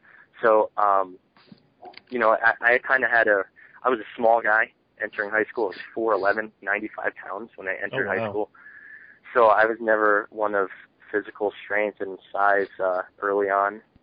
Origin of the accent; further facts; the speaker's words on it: New Jersey, United States; And, you know, I'm from New Jersey, so I went to ones in the area in New Jersey, New York, Philadelphia area.